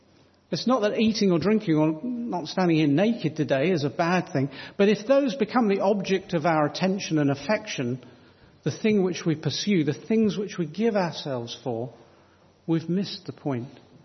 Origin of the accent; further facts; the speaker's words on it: Chatham, South East England, United Kingdom; my hometown of Chatham